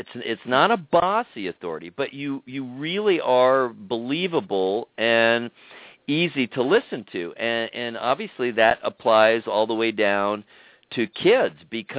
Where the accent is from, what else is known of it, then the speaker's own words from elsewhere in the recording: San Pedro, California, United States; The balloons, the guy, he was from San Pedro. I'm from San Pedro.